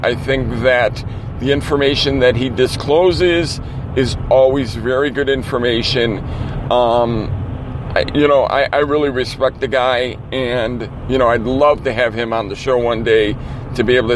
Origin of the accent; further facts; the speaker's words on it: Chicago, Illinois, United States; I mean, I live in Chicago. Well, not so much a city anymore, but I'm from Chicago.